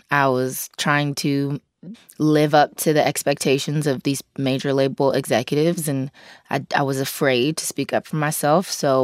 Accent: Gifford, Florida, United States; And I grew up in the South, a very small, predominantly rich, white town called Vero Beach. Actually, it's called Gifford, Florida, where I'm from.

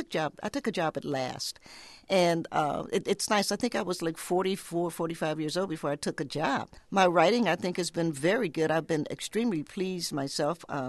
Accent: Knoxville, Tennessee, United States; I was born in Knoxville, Tennessee, knowing Appalachia, and I grew up in Appalachia and loving the mountains.

